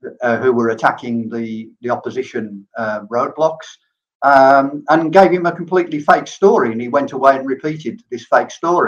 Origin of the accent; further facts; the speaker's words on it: England, United Kingdom; as I'm from England myself